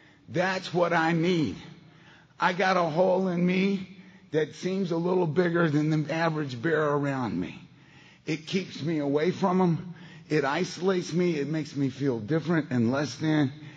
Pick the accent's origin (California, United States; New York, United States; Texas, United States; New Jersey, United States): Texas, United States; Beaumont; I'm from Beaumont, Texas originally. Beaumont's about 90 miles east of Houston. It's 5 miles west of Louisiana state line.